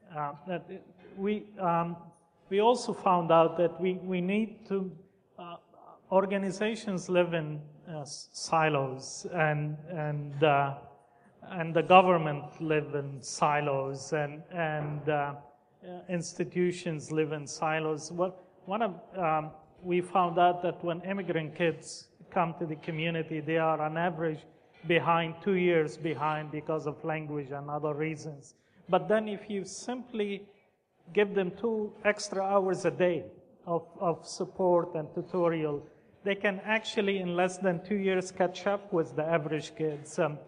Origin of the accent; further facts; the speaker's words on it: Detroit, Michigan, United States; because I'm from the Detroit area